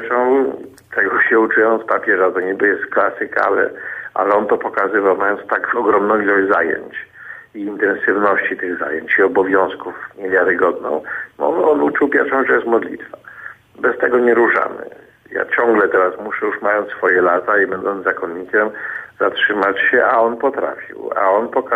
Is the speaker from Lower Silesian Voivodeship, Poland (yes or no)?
yes; Wrocław, Lower Silesian Voivodeship, Poland; jak jeszcze mieszkałem we Wrocławiu, bo jestem wrocławianinem. I jako właśnie student wtedy fizyki na uniwersytecie